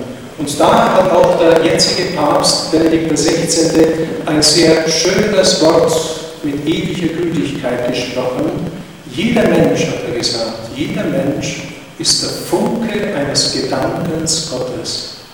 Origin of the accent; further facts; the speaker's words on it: Voiteg, Timiș County, Romania; Wir bleiben Voitiger. Wir bleiben Banater.